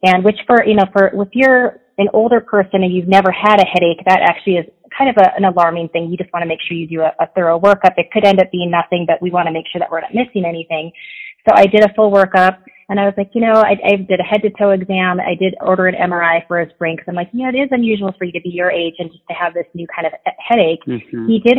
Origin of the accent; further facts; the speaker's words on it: Minnesota, United States; moved away as an adult; I did not grow up in Utah, so I grew up in Minnesota, and I joined the military.